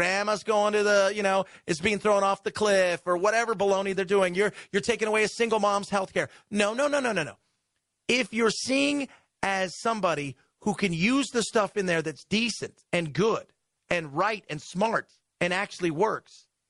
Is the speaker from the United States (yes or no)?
yes; United States; Growing up in America, regardless of color, gives you advantages.